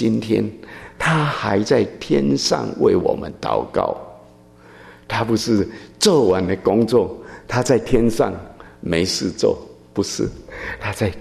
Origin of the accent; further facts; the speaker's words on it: China; 如果我们中国人不能够彼此相爱，那别人为什么要来爱我们？